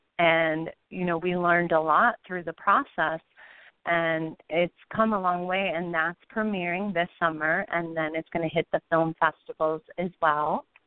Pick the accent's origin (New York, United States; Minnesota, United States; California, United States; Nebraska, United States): New York, United States; Buffalo; When I was filming Marshall in Buffalo, my hometown, in the Supreme Court